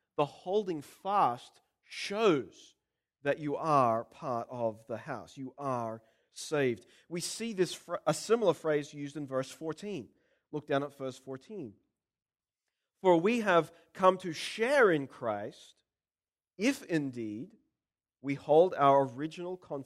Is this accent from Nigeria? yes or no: no; Australia; You see, being an Australian means I say it. Saying it doesn't make me an Australian.